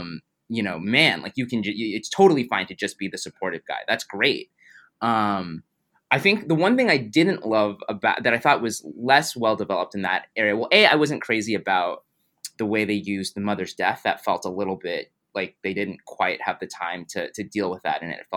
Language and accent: English; United States; I'm just like, you know, I'm just an American.